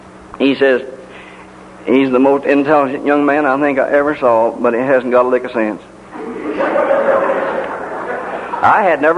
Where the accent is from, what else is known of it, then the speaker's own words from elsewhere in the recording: Franklin, Texas, United States; born there; I moved back to Texas, my home state. I was born down here at Franklin.